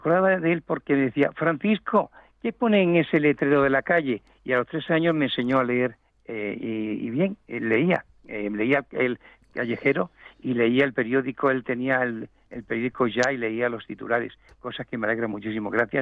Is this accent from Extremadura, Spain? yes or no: yes; Extremadura, Spain; en Mallorca, en Madrid, y ahora en Plasencia, pues indudablemente es el respeto y el cariño que se le tiene a los extremeños y a mi tierra madre, que es Extremadura.